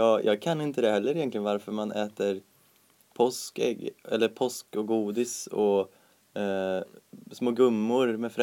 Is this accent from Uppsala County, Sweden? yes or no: no; Västra Götaland County, Sweden; För oss nu nere i Västergötland, där jag kommer ifrån